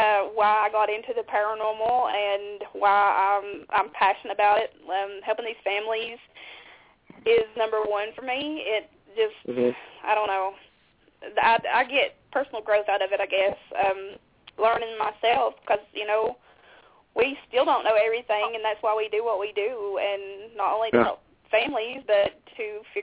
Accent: Virginia, United States; Yeah, well, I'm originally from Virginia, but we had moved down there.

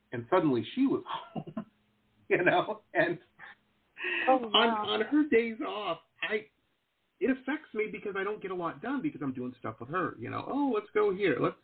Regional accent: Detroit, Michigan, United States; now in South Florida, United States; I'm an old man. I grew up in Detroit, you know, very little scares me, you know what I mean?

